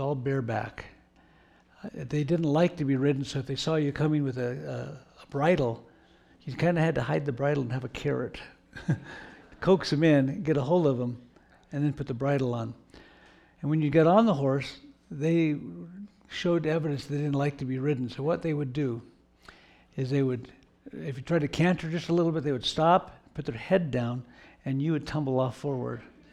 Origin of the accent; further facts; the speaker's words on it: Oregon, United States; I grew up in Oregon, and my foster family that I lived with for 7 years had 80 acres.